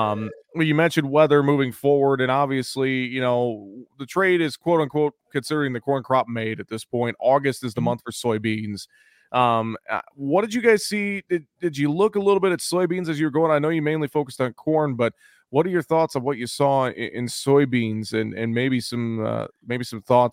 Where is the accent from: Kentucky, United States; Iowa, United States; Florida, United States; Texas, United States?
Iowa, United States; I'm from North Central Iowa originally there, not far from Kossuth County where you guys were at.